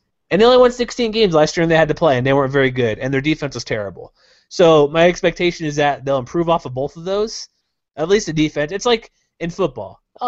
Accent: Texas, United States; I grew up in Texas.

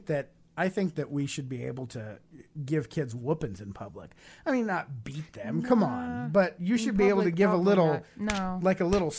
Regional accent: Russia; moved away as an adult; When we came from Russia, Jason was about 2 years old.

